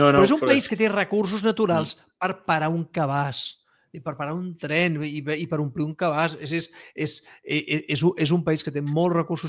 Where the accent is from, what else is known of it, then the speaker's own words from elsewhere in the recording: Balearic Islands, Spain; Escolta, jo soc mallorquí polític, ¿vale?